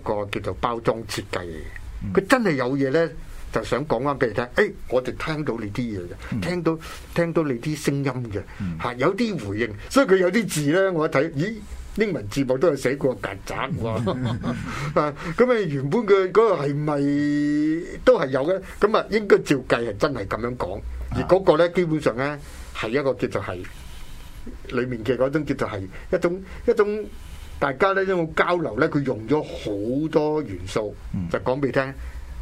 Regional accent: Hong Kong; 作為一個香港人你看這部戲呢

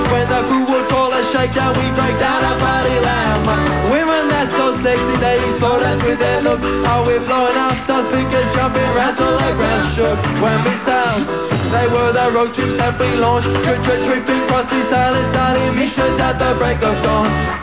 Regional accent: Melbourne, Victoria, Australia; We grew up in Melbourne.

